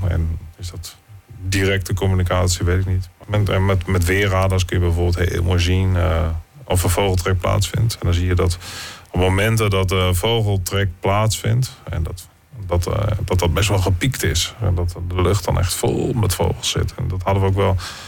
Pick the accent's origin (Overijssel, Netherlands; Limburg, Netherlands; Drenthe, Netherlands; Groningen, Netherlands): Groningen, Netherlands; Als Groninger opgegroeid hier op het Hoge Land